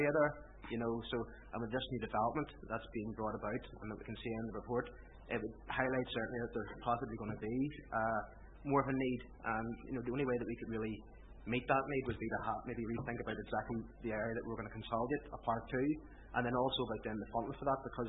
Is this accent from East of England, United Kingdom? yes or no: no; Downpatrick, Northern Ireland, United Kingdom; it's not being a native of Neary myself, I'm from Downpatrick.